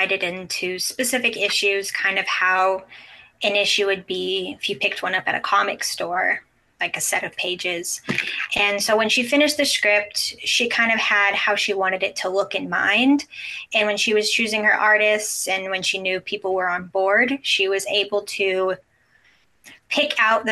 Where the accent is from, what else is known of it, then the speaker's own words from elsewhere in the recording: Texas, United States; I'm from Texas, so that's just kind of what people do here.